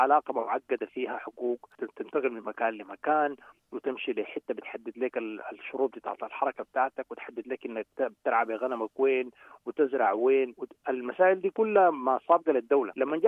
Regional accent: Sudan; احنا كلنا كسودانيين نقول انه والله الحق في الحياه ده مفترض يكون ده اول الحق تعبر عنه في الدستور

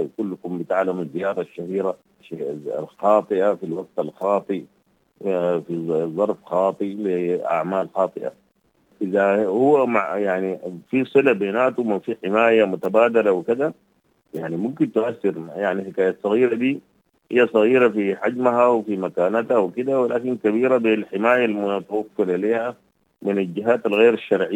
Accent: Sudan; احنا كسودانيين بنغفلها

